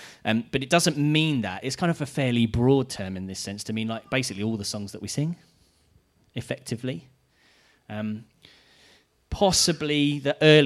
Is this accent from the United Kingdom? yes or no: yes; United Kingdom; And as British people, we're not very good